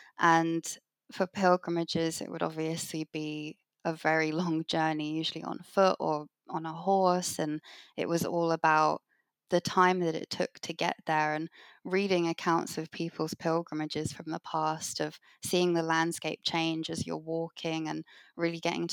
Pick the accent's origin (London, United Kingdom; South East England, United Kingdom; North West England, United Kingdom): London, United Kingdom; So I grew up in London, but it was kind of the outskirts of London, and it was a very green area, and I lived next to like an old forest